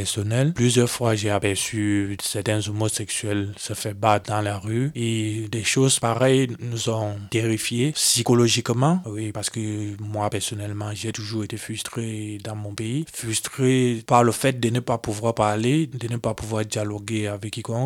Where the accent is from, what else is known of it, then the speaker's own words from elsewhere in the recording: West, Cameroon; je viens du Cameroun, plus précisément de l'Ouest Cameroun. J'ai 31 ans